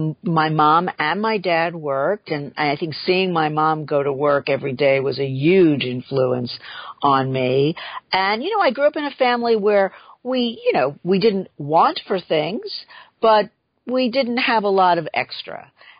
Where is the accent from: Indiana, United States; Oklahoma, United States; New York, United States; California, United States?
New York, United States; The Bronx; I grew up in the Bronx, in a hardworking family.